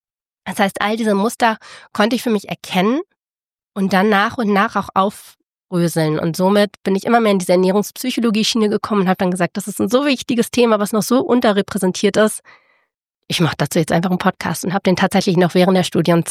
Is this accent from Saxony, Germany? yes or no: no; Lübeck, Schleswig-Holstein, Germany; moved away as an adult; now in Stuttgart, Germany; ich komme eigentlich aus dem Norden, aus Lübeck